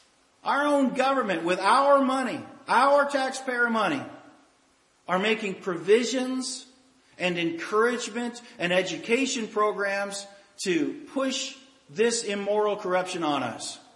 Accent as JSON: {"language": "English", "country": "Canada", "tie": "born or raised there", "lives_now": "United States", "said": "I can remember growing up in Canada, which is a liberal country."}